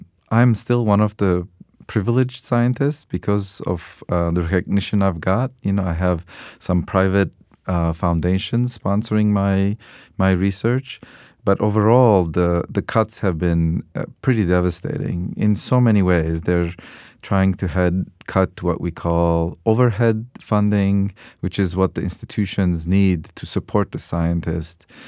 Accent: Lebanon; moved away as an adult; now in United States; Yeah, so I came to U.S. as an 18-year-old, and I was from Lebanon, where science is not very strong in the university and teaching.

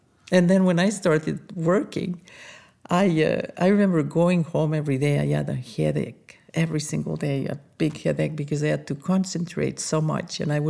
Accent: Andorra; we came from France, but I'm not from France. I am from a very small country called Andorra. And Andorra is in the Pyrenees between France and Spain.

